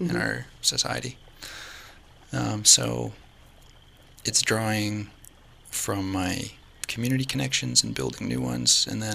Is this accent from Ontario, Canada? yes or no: yes; Ontario, Canada; I am from Northern Ontario. I'm from Kuchiching First Nation, but I didn't grow up there.